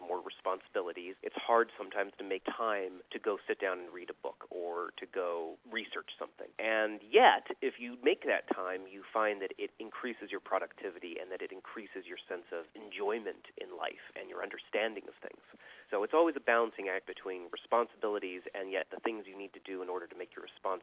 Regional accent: Montana, United States; also born or lived in Alaska; the short version is I grew up in Montana and Alaska. I've actually lived in Anchorage twice

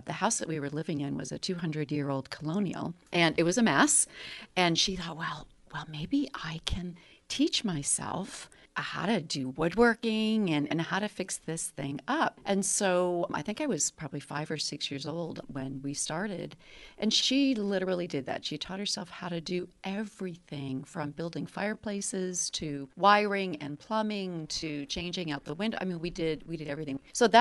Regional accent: New Hampshire, United States; So, I grew up in New Hampshire. I grew up out in the woods. very rural settings.

